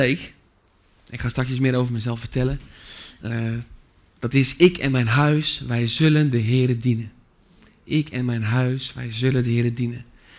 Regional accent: Bunschoten-Spakenburg, Utrecht, Netherlands; En dat is het dorp waar ik vandaan kom. Gemeente Bunschoten, Spakenburg.

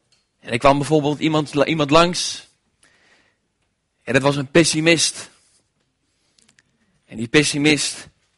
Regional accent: Putten, Gelderland, Netherlands; Ik ben inmiddels 25 jaar geworden. Ik kom uit Putten

